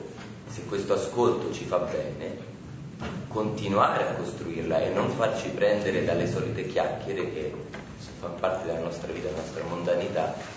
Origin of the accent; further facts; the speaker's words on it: Rome, Lazio, Italy; io ho provato nel mio quartiere di periferia, io sono di Roma